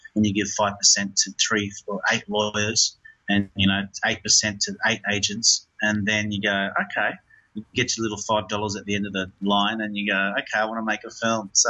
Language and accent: English; Queensland, Australia; We're both from Queensland.